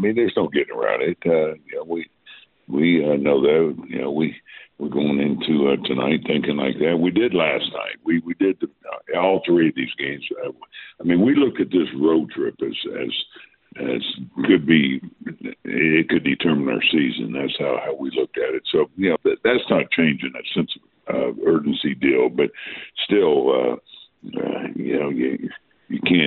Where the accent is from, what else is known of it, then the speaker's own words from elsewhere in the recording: East Coast, United States; I grew up on the East Coast and, was here in the West Coast